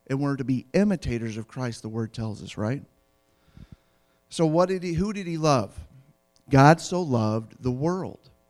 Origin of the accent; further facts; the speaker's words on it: United States; I hated them because I live in America, and I'm an American.